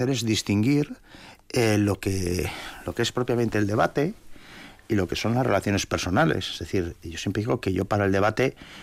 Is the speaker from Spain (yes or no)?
yes; Miñano, Basque Country, Spain; Ese sigue porque todavía en mi pueblo, que después soy alcalde de Miñano, quitaron todos los terrenos.